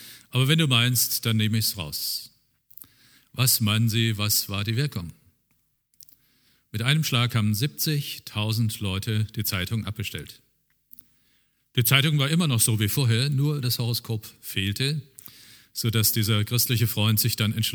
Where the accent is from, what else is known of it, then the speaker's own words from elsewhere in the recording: Oberursel, Hesse, Germany; Und ich stamme aus Oberursel im Taunus, da sind viele hingefahren, haben ihn angehört.